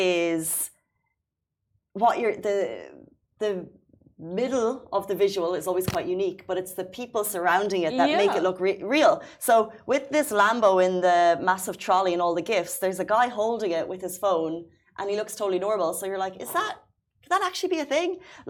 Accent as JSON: {"language": "English", "country": "Ireland", "tie": "born or raised there", "said": "I grew up in Ireland."}